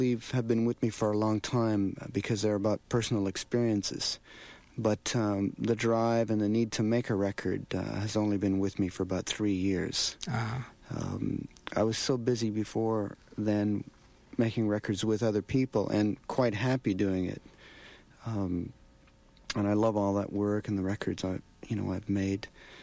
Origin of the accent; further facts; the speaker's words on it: Hamilton, Ontario, Canada; also born or lived in Hull, Quebec; At that time, this was Hamilton, Ontario, near Niagara Falls. But I was born in Quebec, in Hull, Quebec.